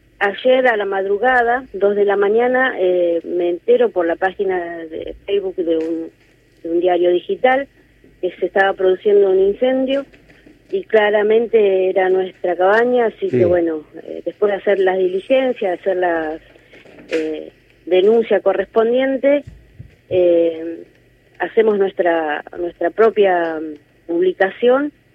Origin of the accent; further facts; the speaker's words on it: Patagonia, Argentina; acá en la Patagonia, en mi pueblo